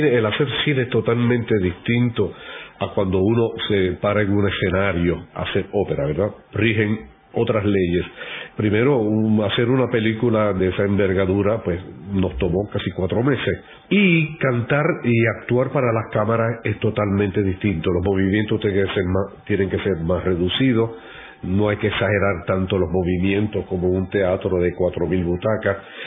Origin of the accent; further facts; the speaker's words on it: Puerto Rico; precisamente porque soy puertorriqueño, porque durante mi vida fui alentado, crecí con la música culta, crecí con músicos